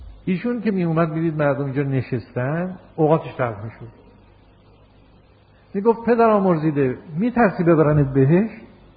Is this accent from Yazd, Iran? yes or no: yes; Yazd, Iran; ما یه عالمی داشتیم تو شهر خودمون، شهر یزد ما،